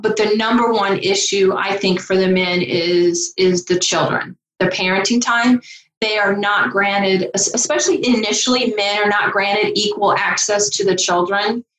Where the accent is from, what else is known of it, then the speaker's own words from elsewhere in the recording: the South, United States; accent: Southern; this is where my Southern accent's going to come in, right?